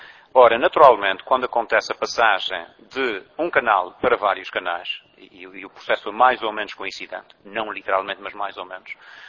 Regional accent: Ribeira das Tainhas, Azores, Portugal; born there; O lugar onde eu nasci chama-se Ribeira das Tainhas

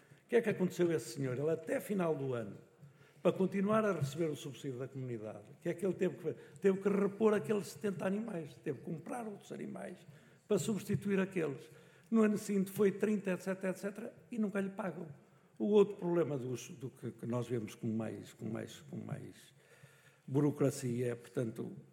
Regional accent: Vieira do Minho, Norte, Portugal; eu sou de Vieira de Minho, tínhamos 4 grandes rebanhos, hoje temos 1.

